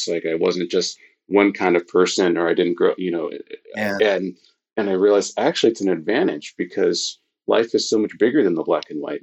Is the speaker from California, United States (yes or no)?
yes; California, United States; I was born in California and I'm part Black, part white, part Native American. But I grew up with two white parents in a mostly Latino neighborhood with Jewish and Asian best friends.